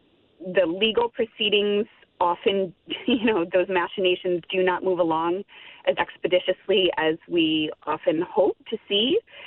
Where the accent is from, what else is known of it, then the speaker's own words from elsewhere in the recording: United States; I'm an American, I'm based in the U.S.